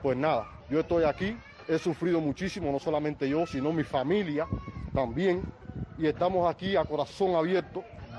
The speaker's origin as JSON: {"language": "Spanish", "country": "Cuba", "tie": "born or raised there", "said": "como cubano, hijo legítimo de esta tierra que me vio nacer y me vio crecer"}